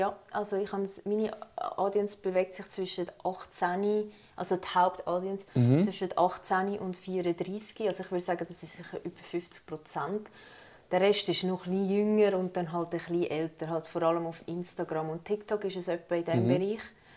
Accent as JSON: {"language": "German", "country": "Switzerland", "accent": "Swiss German", "said": "Ja, ich rede Schweizerdeutsch. Danke, ich wohne in der Schweiz."}